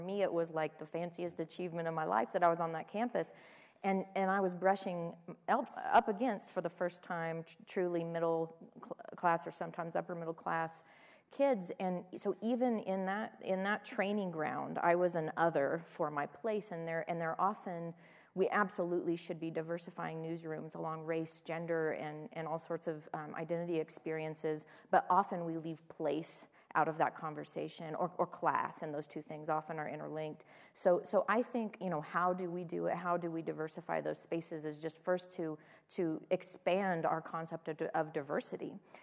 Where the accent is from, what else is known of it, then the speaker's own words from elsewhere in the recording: Kansas, United States; also born or lived in New York; So I come from a place where I moved back to Kansas happily from New York in my 20s, and I love New York, and I go there often for business. But I have chosen to plant myself 30 miles from the farm I grew up on